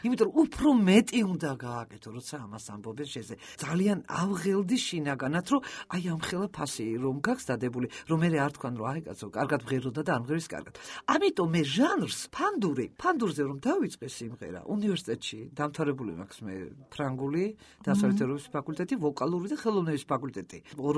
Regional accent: Tbilisi, Georgia; მე თბილისელი ვარ თვითონ, დავიბადე სოლაკში და გავიზარდე.

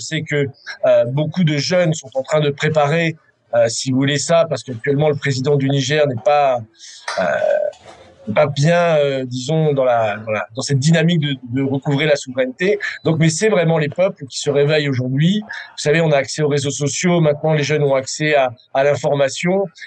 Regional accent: France; avec la jeunesse africaine, avec la jeunesse malienne, en tant que Français.

